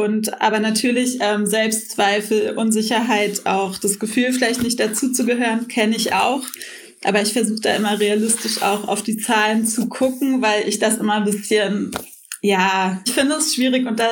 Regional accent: Berlin, Germany; Und ich bin in Kreuzberg aufgewachsen auch.

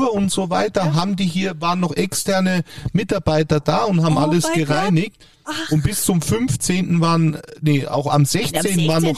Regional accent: Bavaria, Germany; Ich bin Franke.

